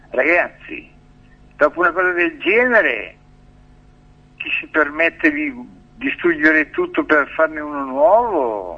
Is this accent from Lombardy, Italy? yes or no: yes; Milan, Lombardy, Italy; moved away as an adult; Io sono un milanese, milanesissimo, esiliato in Emilia